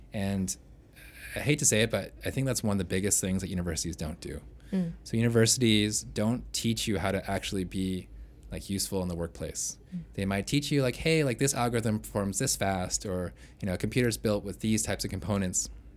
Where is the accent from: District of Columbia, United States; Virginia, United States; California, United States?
California, United States; San Francisco; now in Vietnam; So before coming to Vietnam, I came from San Francisco, which is kind of like the mecca of software engineers in the world.